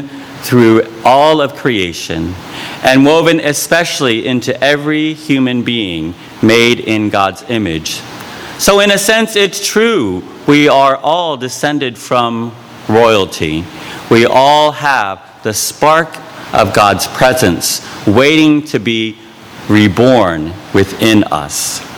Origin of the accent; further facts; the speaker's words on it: Florida, United States; growing up in Florida, by the end of the summer, I had skinned it